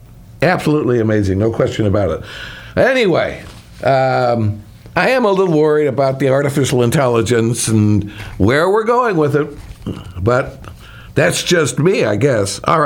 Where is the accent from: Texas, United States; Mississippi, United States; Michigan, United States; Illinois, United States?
Illinois, United States; Chicago; I come from the Chicago area, so I always have a particular feeling for the Windy City.